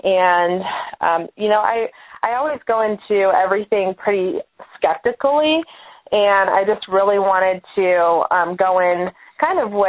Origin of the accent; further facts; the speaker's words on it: Alaska, United States; I'm originally from Alaska.